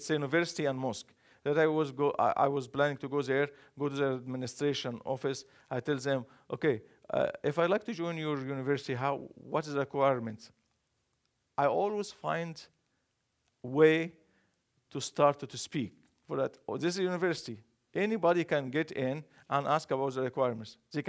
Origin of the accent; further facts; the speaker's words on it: Canada; I can, but I don't come from Al-Azhar. I came from Canada.